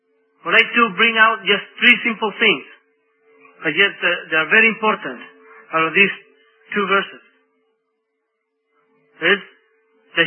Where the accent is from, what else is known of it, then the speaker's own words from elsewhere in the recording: Honduras; now in United States; I am from Honduras. I have been in the United States for 16 years.